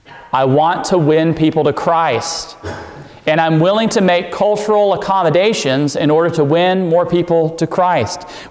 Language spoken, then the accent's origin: English; the South, United States; Now, being a Southerner myself, I understand